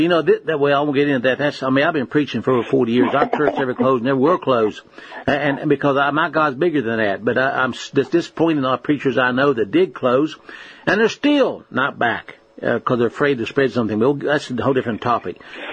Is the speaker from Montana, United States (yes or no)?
no; West Virginia, United States; Cancer, when I was growing up, was virtually unheard of where I grew up in West Virginia.